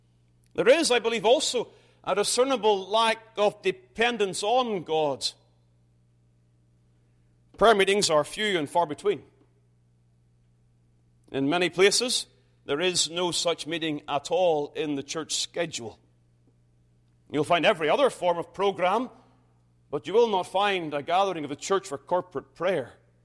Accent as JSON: {"language": "English", "country": "United Kingdom", "said": "I must confess, as a Brit, I am disappointed how the American language has ruined the word awesome."}